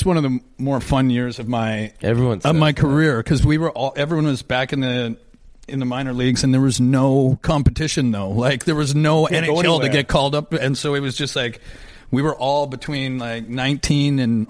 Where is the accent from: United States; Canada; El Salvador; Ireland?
Canada; Fort Saskatchewan, Alberta; I'm from Fort Saskatchewan, like any town seemed good.